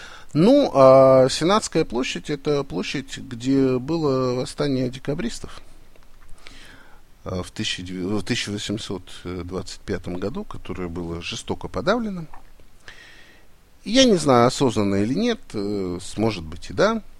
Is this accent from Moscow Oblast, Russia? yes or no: no; Saint Petersburg, Russia; Я сам из Питера. Я понимаю, что такое питерское братство.